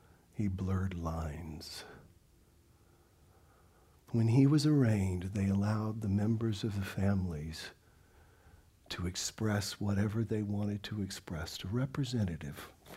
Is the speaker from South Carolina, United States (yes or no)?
yes; South Carolina, United States; But something happened this week in my home state, which everybody knows about. I used to manage a radio station in Charleston, South Carolina.